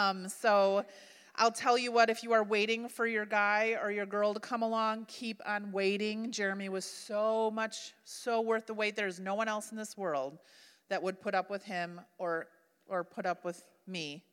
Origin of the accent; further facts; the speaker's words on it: Milwaukee, Wisconsin, United States; moved away as an adult; now in Odessa, Ukraine; It feels like Milwaukee." I grew up in Milwaukee, so, you know, we feel right at home in Odessa.